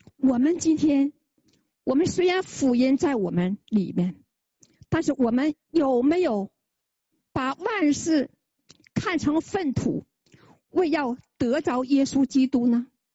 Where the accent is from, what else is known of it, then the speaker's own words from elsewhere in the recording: China; now in Canada; 当我们从中国来到加拿大，我们是不是付上了很多很多的代价呀？